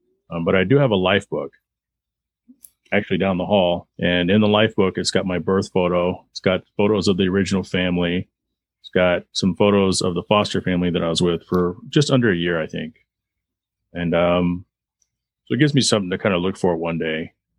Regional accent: Garland, Texas, United States; growing up in Garland, Texas, our closest relative was 1,200 miles away.

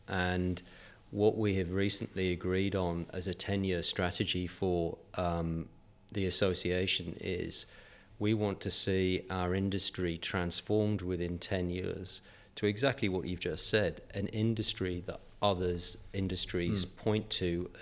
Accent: North East England, United Kingdom; now in Australia; Yeah, originally from the northeast of England, yeah.

